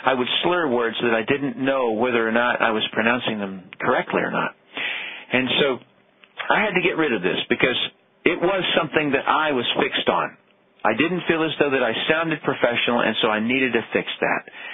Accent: Tennessee, United States; accent: Tennessee; I grew up in Tennessee and just absolutely hated education and anything to do with it.

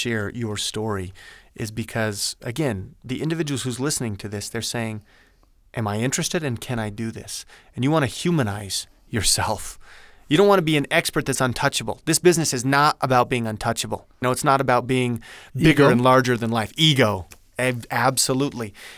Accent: Woodland Hills, Utah, United States; I'm from Woodland Hills, Utah, and I spent about 10 years in corporate America working for a very big company.

